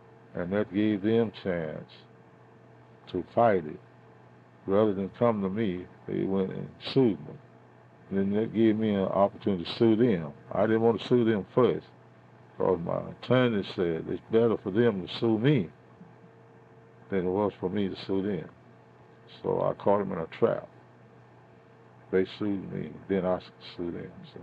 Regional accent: South Carolina, United States; I came back home from North Carolina in 1972.

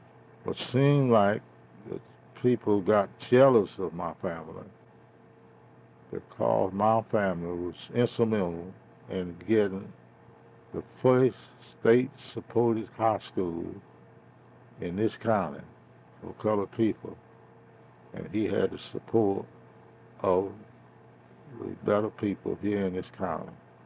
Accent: South Carolina, United States; I came back home from North Carolina in 1972.

